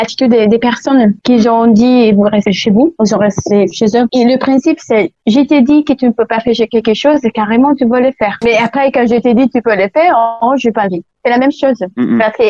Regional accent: Italy; French is a second language; Sauf que je suis italienne

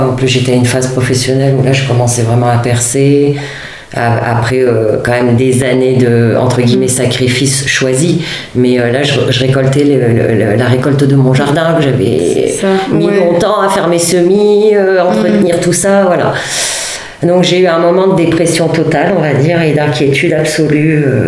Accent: northern France, France; Moi, je viens de la campagne, je viens du nord de la France. Et donc, j'ai les racines de ça.

